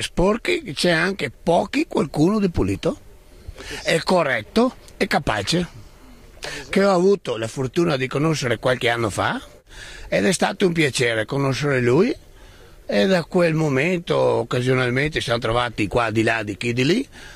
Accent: Veneto, Italy; noi siamo veneti, è il nostro territorio

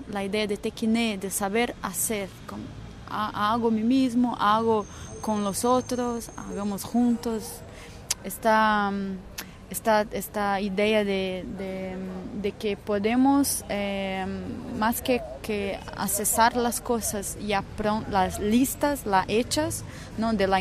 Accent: Brazil; yo soy de Brasil, trabajo con performance, con artes, tecnologías y vivo entre Río y Nuvem, que es un espacio, que es un Hack Lab rural

